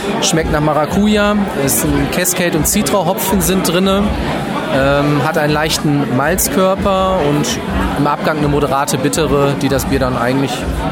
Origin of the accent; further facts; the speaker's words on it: Bünde, North Rhine-Westphalia, Germany; Wir kommen ja aus Bünde, 20 Kilometer von Bielefeld entfernt.